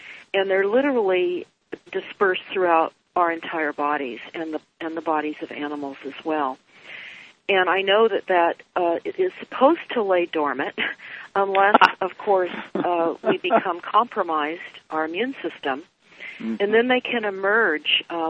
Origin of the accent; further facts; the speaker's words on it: Malibu, California, United States; I grew up in Malibu and was fortunate as a young girl to have horses